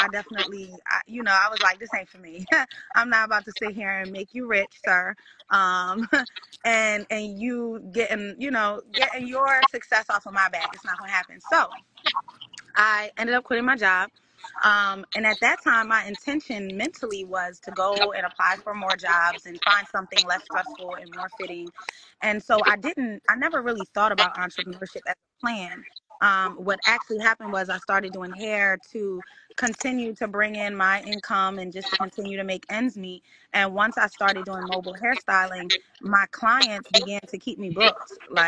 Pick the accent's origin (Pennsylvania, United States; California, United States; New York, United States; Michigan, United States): Pennsylvania, United States; Philadelphia; now in Atlanta, United States; No, so I'm based in Atlanta, but I'm from Philly.